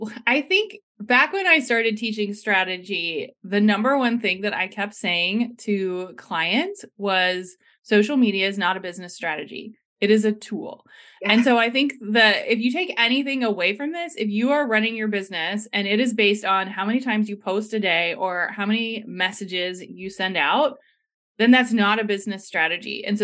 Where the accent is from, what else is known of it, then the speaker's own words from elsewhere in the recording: Columbus, Ohio, United States; I'm from Columbus, Ohio.